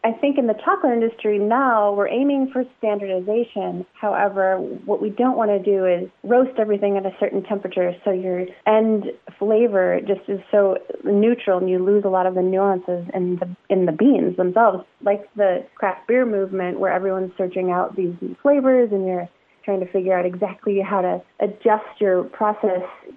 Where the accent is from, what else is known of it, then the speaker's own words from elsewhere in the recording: Racine, Wisconsin, United States; born there; now in Madison, United States; I was born in Racine, Wisconsin, and I came here for school. I've established my family here